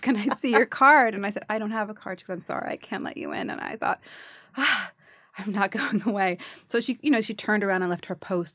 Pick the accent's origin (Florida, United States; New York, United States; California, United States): New York, United States; Bronx; I grew up in the Bronx, but I have no, very innocent.